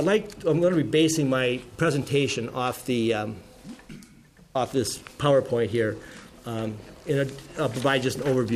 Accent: Osakis, Minnesota, United States; I grew up in Minnesota. I'm from Osages, a proud Silver Streak from Osages High School

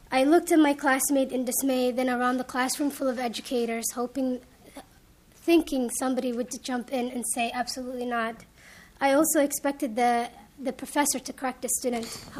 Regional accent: Rochester, United States; Growing up in Rochester, I've always been the minority student in most of my classes

